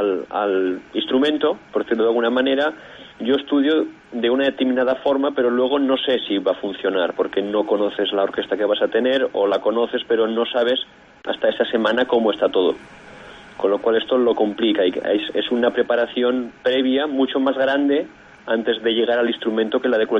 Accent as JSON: {"language": "Spanish", "town": "Calahorra", "region": "La Rioja", "country": "Spain", "tie": "born or raised there", "said": "o en mi pueblo, en Calahorra, o en Vitoria, hasta esa época no lo podía hacer."}